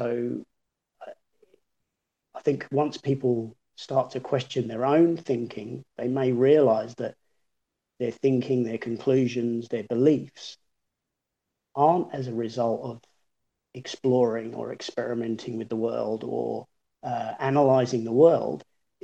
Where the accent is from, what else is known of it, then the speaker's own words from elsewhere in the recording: Bangladesh; I'd say to people, oh, I'm from Bangladesh